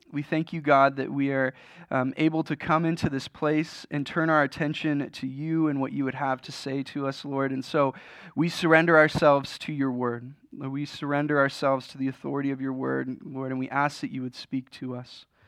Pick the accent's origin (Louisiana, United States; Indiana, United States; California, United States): Louisiana, United States; Baton Rouge; I'm from Baton Rouge, so we're right by the Mississippi.